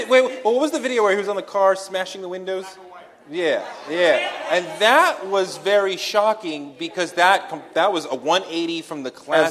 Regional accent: Brooklyn, New York, United States; I'm from Brooklyn. We don't live … on a day-to-day basis on Flatbush.

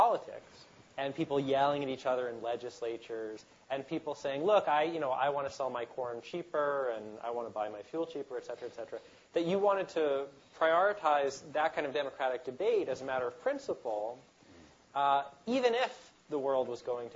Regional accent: Massachusetts, United States; I think about Plymouth Rock, because I grew up in Massachusetts, you know, where the first colonists landed

